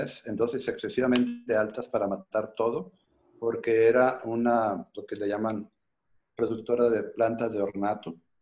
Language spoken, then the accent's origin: Spanish; Mexico; now in Florida, United States; yo soy mexicano, vivo ahora en Florida